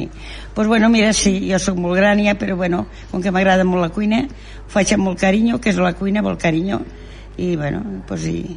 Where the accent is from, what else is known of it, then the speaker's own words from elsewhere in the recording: Móra la Nova, Catalonia, Spain; now in Móra d'Ebre, Spain; jo soc aquí de Móra, bueno, estic a Móra d'Ebre, però m'he criat a Móra la Nova